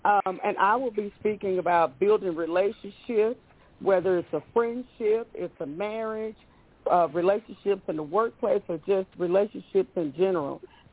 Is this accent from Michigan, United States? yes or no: yes; Detroit, Michigan, United States; now in Dallas, United States; I'm from Detroit, and I'm now recently relocated to Dallas.